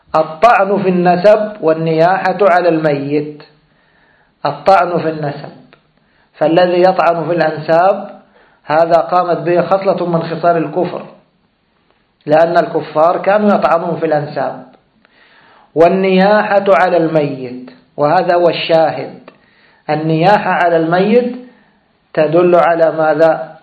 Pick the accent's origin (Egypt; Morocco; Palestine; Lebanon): Egypt; يعني كنا نسمعها ونحن في بلدنا مصر